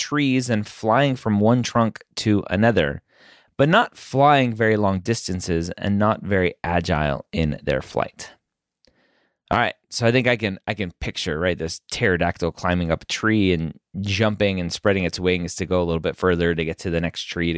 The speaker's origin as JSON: {"language": "English", "region": "Florida", "country": "United States", "tie": "born or raised there", "said": "I grew up in Florida, and you're always taught to like keep the dogs away from the lake so that the gators don't get them."}